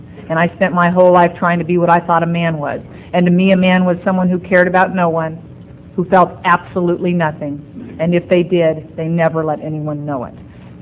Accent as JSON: {"language": "English", "town": "Los Angeles", "region": "California", "country": "United States", "tie": "born or raised there", "said": "I grew up in Venice, which is a beach town out in Los Angeles"}